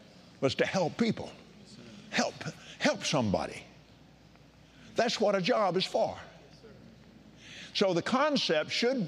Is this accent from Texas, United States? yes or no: yes; Texas, United States; Now, I was raised, as most of you know by now, I was raised out in West Texas.